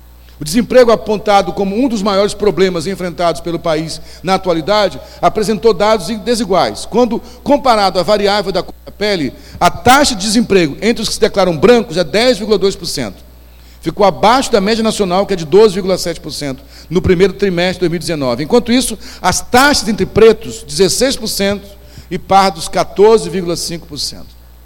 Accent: Northeast Region, Brazil; Eu não sou branco. Eu sou pardo, sou nordestino, mas não sou negro.

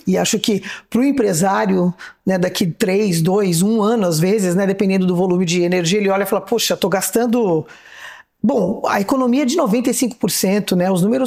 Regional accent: São Paulo, Brazil; eu sou de São Paulo, mas faz tempo que eu não pago a conta lá

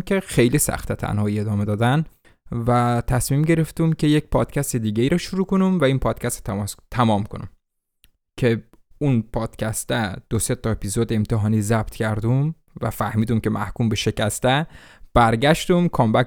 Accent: Iran; من ایران در دنیا آمدم بزرگ شده و افغانستان خیلی کم بودم و نمیتونم صحبت کنم، نمیتونم خود رو تغییر بدم.

